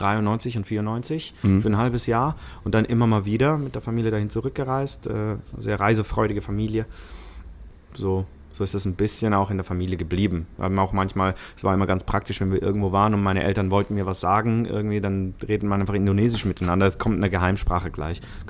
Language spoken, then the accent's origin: German; Switzerland; first language Italian/Swiss German; German is a second language; Ja, ich bin bilingual aufgewachsen in der Schweiz. Italienisch und Schweizerdeutsch.